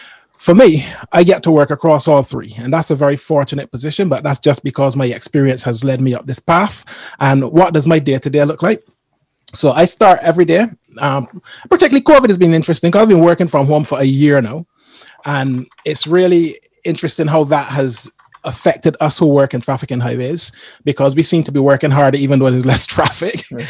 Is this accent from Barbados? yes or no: yes; Barbados; moved away as an adult; now in United Kingdom; I'm a Barbadian. First and foremost, I was born and raised in Barbados, lived there for the first 28 years of my life before moving to the United Kingdom